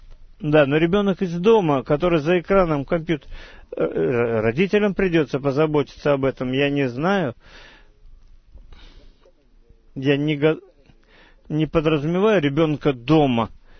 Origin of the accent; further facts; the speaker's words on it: Russia; Я помню, когда я рос в России, этой замкнутой стране